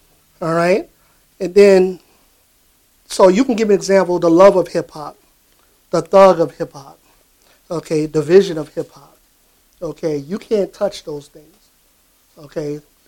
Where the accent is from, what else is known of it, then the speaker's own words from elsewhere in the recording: Harlem, New York, United States; also born or lived in Bronx; I witnessed a lot of that growing up in Harlem, in the Bronx.